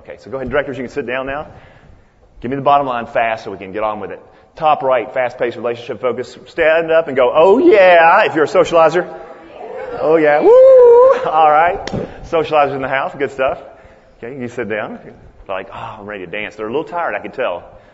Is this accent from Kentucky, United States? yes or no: yes; Kentucky, United States; That's my blue-collar version, because I'm from Kentucky.